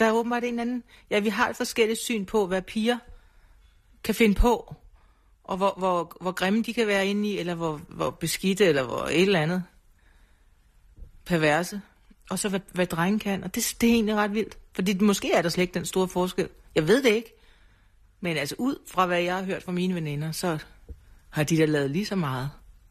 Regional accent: Græsted, Capital Region of Denmark, Denmark; på den anden side af Græsted, hvor jeg kommer fra

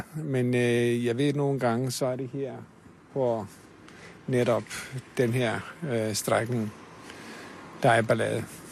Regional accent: Iceland; Danish is a second language; now in Denmark; Island. Jeg kom fra Island. Men har boet i Danmark i 24 år.

